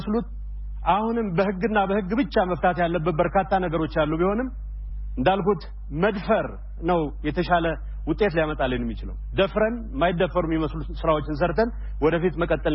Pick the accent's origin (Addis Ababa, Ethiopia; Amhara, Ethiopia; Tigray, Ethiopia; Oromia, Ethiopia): Tigray, Ethiopia; በዚህ አጋጣሚ ከትግራይ ይዤ የመጣሁት መልእክት የሰላምና የፍቅር መልእክት ብቻ ነው።